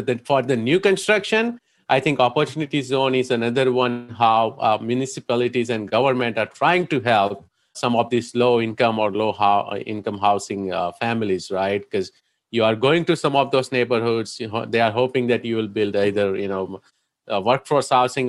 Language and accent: English; India; now in United States; I came from India as an immigrant, right, about 20 years ago, and how I struggled in US